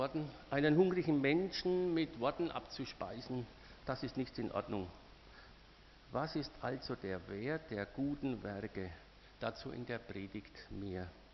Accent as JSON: {"language": "German", "town": "Kleinlangheim", "region": "Bavaria", "country": "Germany", "also_born_or_lived": "Albertshofen", "said": "ich bin Lektor und komme aus Kleinlangheim. Aber ich bin hier in Albertshofen geboren."}